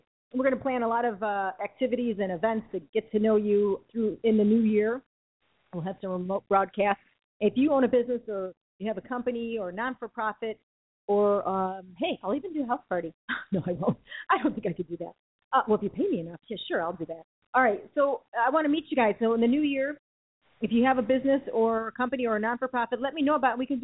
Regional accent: Chicago, Illinois, United States; So I grew up on the Northwest Side, and you always heard about, you know, going to Tony Ocean Show

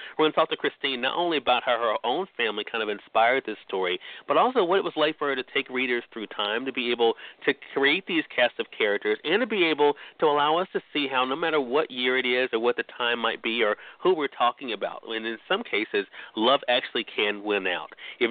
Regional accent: Mississippi, United States; Those joining us on the radio dial in my home state of Mississippi at WYAD 94.1 FM, we're glad you all could tune in today.

